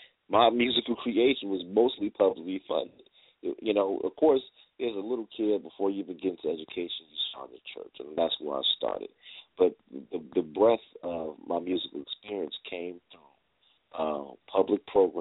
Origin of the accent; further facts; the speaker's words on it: Chicago, Illinois, United States; most of my training came formally through Chicago public schools.